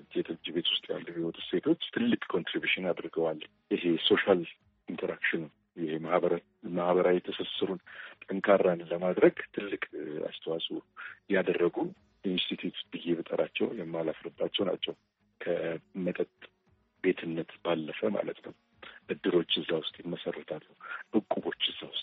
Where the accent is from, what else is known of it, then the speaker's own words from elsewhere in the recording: Addis Ababa, Ethiopia; ከልጅነቴ የነበረውን የማውቀውን እኔ ሰፈሬ ደቡብ ቅራ የሚባለው ፊትበር አካባቢ የተወለድኩት ቤተመንግስት ስር